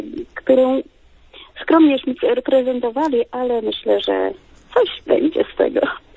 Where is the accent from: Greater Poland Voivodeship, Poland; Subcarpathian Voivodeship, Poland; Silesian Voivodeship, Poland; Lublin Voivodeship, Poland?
Lublin Voivodeship, Poland; Łęczna; jestem z Łęcznej.